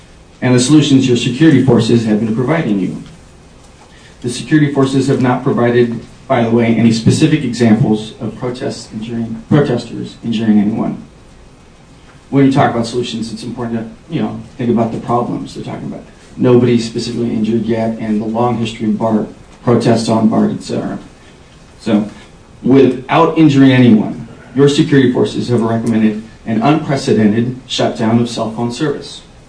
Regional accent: Berkeley, California, United States; I'm from Berkeley, California, born and raised.

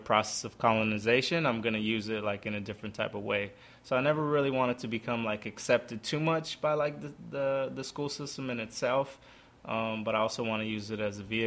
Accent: Bakersfield, California, United States; Originally from a small, I'm from the Central Valley, from East Bakersfield. If a lot of people are familiar with, like, the Central Valley, it's really hot. My family moved there a long time ago to work agriculture, like working the grapes.

